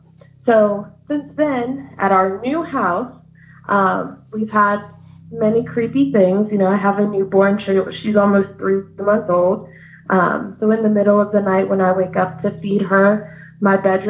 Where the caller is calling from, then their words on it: Virginia, United States; I'm calling from Virginia.